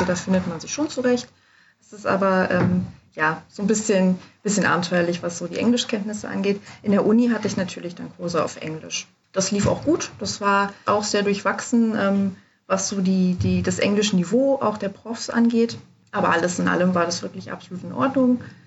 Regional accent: Germany; ich komme aus Deutschland.

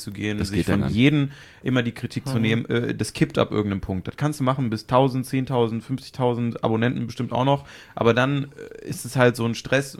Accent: Mönchengladbach, North Rhine-Westphalia, Germany; Ich bin ja aus Mönchengladbach und das Einzige, was ich hatte so als Jugendlicher, war halt Fußball. Viel mehr passiert in Mönchengladbach nicht.

